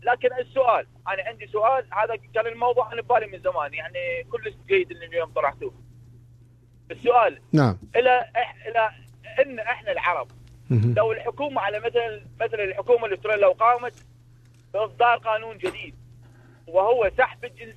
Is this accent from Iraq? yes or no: yes; Iraq; نعم انا عراقي عربي